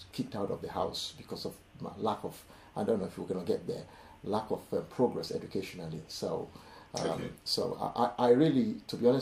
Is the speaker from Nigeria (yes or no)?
yes; Nigeria; also born or lived in United Kingdom; So that was the beginning of my own challenge in growing up in Nigeria.